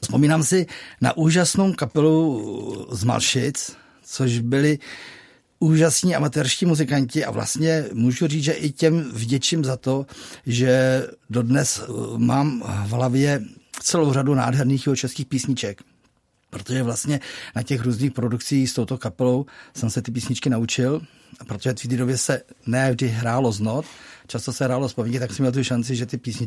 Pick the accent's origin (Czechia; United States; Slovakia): Czechia; Kadaň, Ústí nad Labem Region; Ano, já jsem z Kadaně